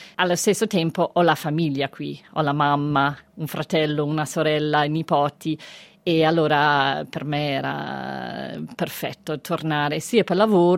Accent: Melbourne, Victoria, Australia; moved away as an adult; also born or lived in Chicago / New York; Io sono nata e cresciuta a Melbourne, in Australia, e a un certo punto sono andati in America, infatti, per andare a studiare a Chicago. Poi ho lavorato a New York per 8-9 anni.

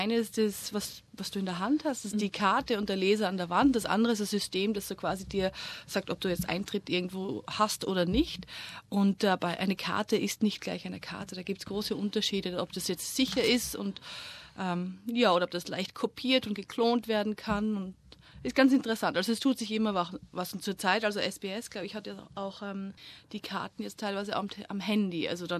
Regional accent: Austria; moved away as an adult; also born or lived in England; bin aus Österreich weg, weil ich wusste nicht, was ich mit mir selbst machen wollte

